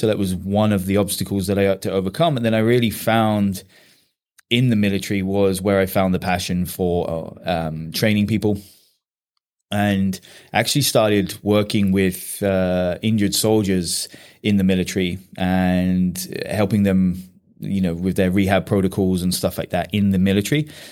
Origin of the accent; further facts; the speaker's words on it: England, United Kingdom; Well, I am from cold and miserable England.